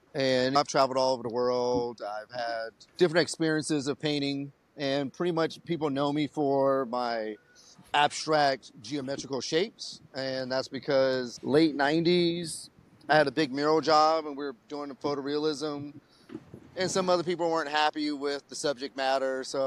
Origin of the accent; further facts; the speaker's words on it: San Francisco, California, United States; I'm from San Francisco. I've been a writer, artist ever since third grade, consciously. And growing up in the late 70s, early 60s, in San Francisco, there was writing everywhere.